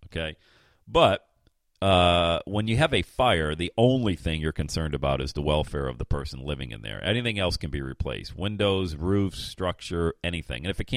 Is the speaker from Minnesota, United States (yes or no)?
no; Pennsylvania, United States; now in Ohio, United States; I own rental properties 500 miles away in Pennsylvania, my hometown.